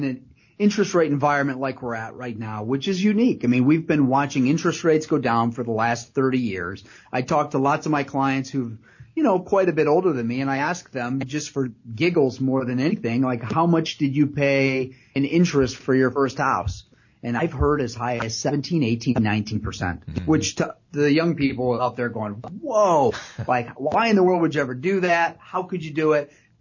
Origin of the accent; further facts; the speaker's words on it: Pemberville, Ohio, United States; And growing up in Pemberville, whether it was a farming thing or picking strawberries or all the things that I was involved with in my youth to now